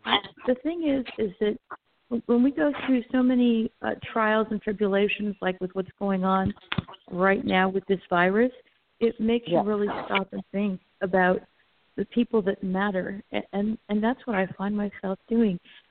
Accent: Florida, United States; I'm also from Florida.

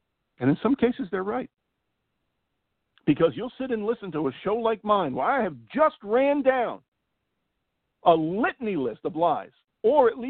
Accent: California, United States; now in Texas, United States; Look what he did to my home state of California. I had to move to Texas to get away from it.

